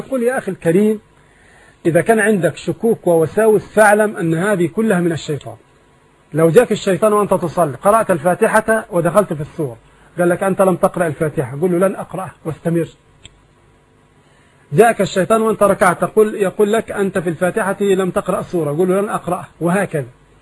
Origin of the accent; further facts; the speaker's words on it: Egypt; إذا كان مكتوبا في القائمة في عندنا في مصر يبقى ملك للزوجة